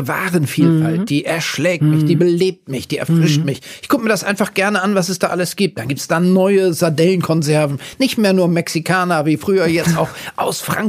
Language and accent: German; Oldenburg, Lower Saxony, Germany; Ferner erinnere ich mich natürlich als Oldenburger an diese ständigen Grünkohl- und Pinkelessereien immer im Winter